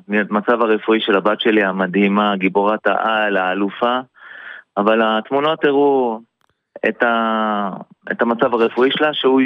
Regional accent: Haifa, Haifa District, Israel; born there; שתי דקות מהמגרש בקריית חיים, אני נולדתי בקריית חיים.

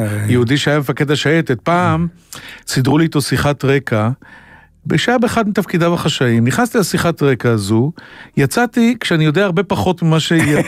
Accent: Holon, Tel Aviv District, Israel; אנחנו עירוניים, אני מחולון בכלל.

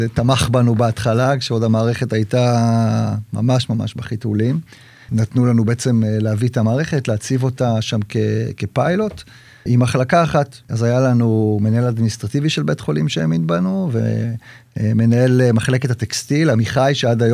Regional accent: Hadera, Haifa District, Israel; אנחנו במקור מחדרה

